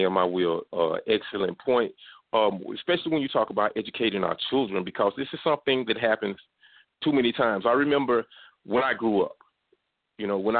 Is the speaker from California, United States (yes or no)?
no; Mississippi, United States; Even though, you know, me growing up in Mississippi, I you know, there's certain things that were just obvious, certain things we just knew.